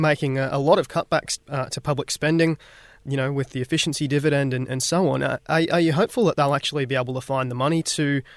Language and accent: English; New South Wales, Australia; near my hometown in northwest New South Wales, there's a fairly large asbestos mine